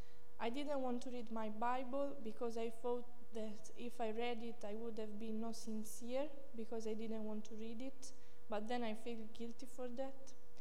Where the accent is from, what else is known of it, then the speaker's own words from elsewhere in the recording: Siena, Tuscany, Italy; English is a second language; also born or lived in Sardinia; I'm an Italian and I came from the center of Italy in Siena, but I was born in Sardinia, which is an island near the peninsula.